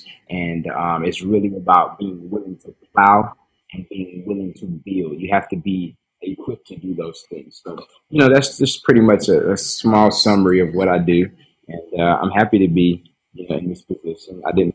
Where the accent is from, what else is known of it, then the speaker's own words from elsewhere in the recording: South Carolina, United States; now in Atlanta, United States; I'm not originally from Atlanta. This is where we're stationed, but I originally was born and raised in South Carolina. I was in Spartanburg County, and my parents still stay there to this day.